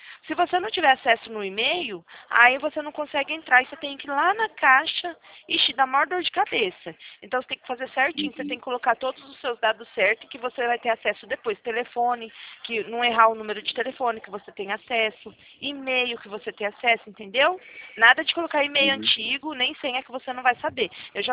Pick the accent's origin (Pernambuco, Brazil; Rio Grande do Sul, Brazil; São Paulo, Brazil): São Paulo, Brazil; Presidente Prudente; Eu sou de Presidente Prudente, Estado de São Paulo. Interior de São Paulo, né, na verdade.